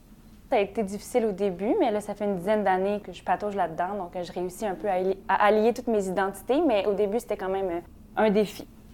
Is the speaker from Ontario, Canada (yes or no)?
no; Montreal, Quebec, Canada; born there; Je suis née à Montréal. J'ai un parcours quand même un petit peu particulier parce que dans ma trajectoire de vie, j'ai choisi l'islam en fait comme religion. Disons que ça me distingue un petit peu. Mes parents sont québécois